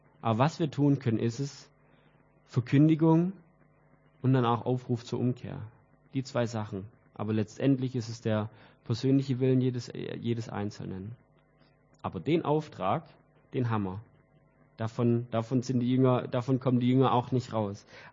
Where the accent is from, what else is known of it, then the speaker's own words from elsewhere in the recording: Weilheim an der Teck, Baden-Württemberg, Germany; sei es bei mir in Weilheim, wo ich herkomme. Also bin Weilheimer.